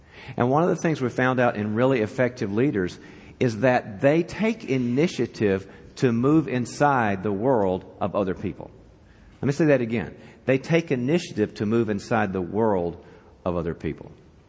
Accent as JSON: {"language": "English", "region": "East Coast", "country": "United States", "said": "So we're all from the East Coast, and so I always take my wife and kids to the West."}